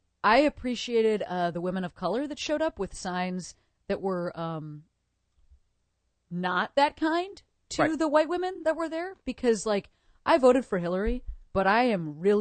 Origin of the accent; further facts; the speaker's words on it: Chicago, Illinois, United States; I am from Chicago. Yeah.